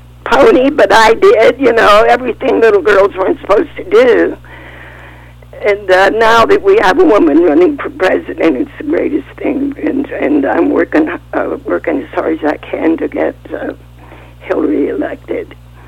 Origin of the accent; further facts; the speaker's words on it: Kentucky, United States; In the mountains of Kentucky.